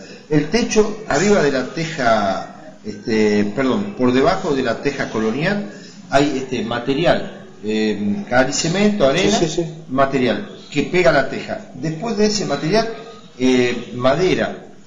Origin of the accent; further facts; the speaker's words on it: Necochea, Buenos Aires Province, Argentina; Yo soy necochense, no soy de Quequén